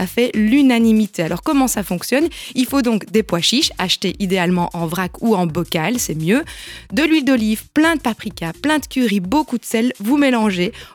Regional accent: Liège, Wallonia, Belgium; alors pour 4 adultes, on est liégeois

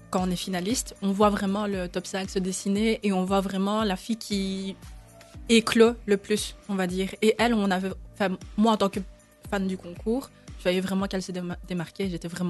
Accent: Morocco; Je suis marocaine thaïlandaise.

